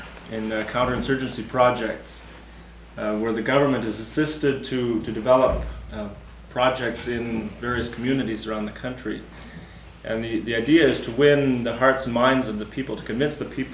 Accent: Canada; Well, as a Canadian

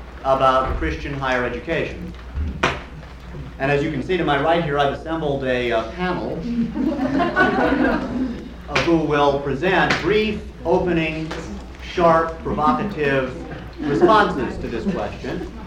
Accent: Chicago, Illinois, United States; And I come from Chicago, and I teach there, American Studies and Humanities.

